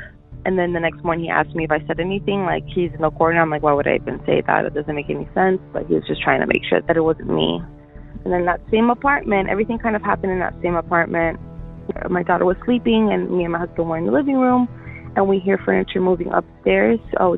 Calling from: Miami, Florida, United States; I'm calling from Miami, Florida.

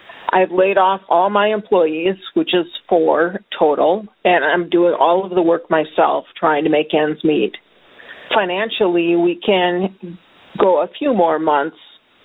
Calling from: Maple Grove, Minnesota, United States; I'm calling from Maple Grove, Minnesota. I'm 60 years old, and my spouse is 58.

